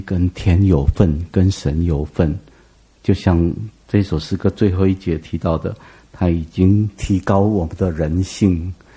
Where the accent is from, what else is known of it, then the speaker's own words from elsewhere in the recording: Taiwan; 我们台湾人拜鸡拜羊